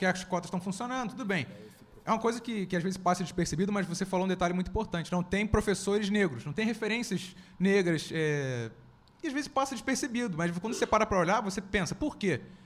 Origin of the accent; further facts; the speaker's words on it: Rio de Janeiro, Brazil; eu vim lá da comunidade da Pedreira, lá em Costa Barros, e não tem referência.